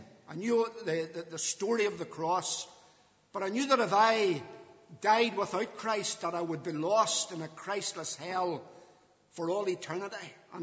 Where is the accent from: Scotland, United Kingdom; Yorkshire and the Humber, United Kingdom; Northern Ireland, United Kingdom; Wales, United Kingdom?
Northern Ireland, United Kingdom; Lisburn; born there; Well, I was born in Lisburn. That's the town that's on my birth certificate. I was born at the top of the Long Stone.